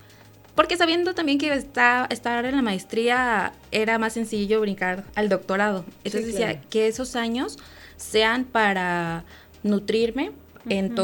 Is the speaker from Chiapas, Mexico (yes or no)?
yes; Tuxtla Gutiérrez, Chiapas, Mexico; porque yo soy de Tuxtla Gutiérrez, Chiapas, y es muy caluroso.